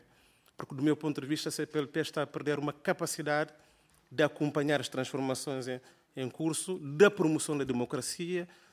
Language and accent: Portuguese; Guinea-Bissau; venho da Guiné-Bissau